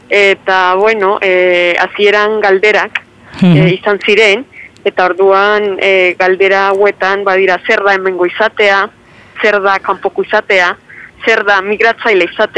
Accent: Colombia; now in Spain; orain dela bi 12 urte iritsi nintzen ona Euskal Herrira. Baina bueno, ni naiz migratzaile. Euskalduna naiz. Eta kolombiarra naiz, noski baiet.

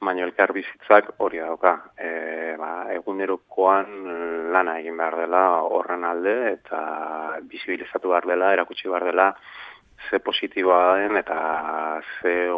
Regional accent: San Sebastián, Basque Country, Spain; nire Donostikoa naiz

